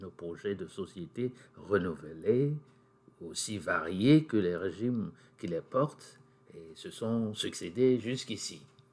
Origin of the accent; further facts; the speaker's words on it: Benin; le ton monte gravement chez nous au Bénin.